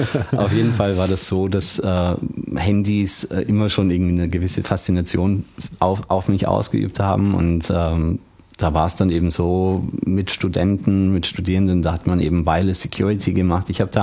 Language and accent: German; Berlin, Germany; now in Salzburg, Austria; Ursprünglich bin ich aus Berlin. Ich wohne nur die längste Zeit schon in Österreich, habe dort auch studiert. In Salzburg bin ich daheim.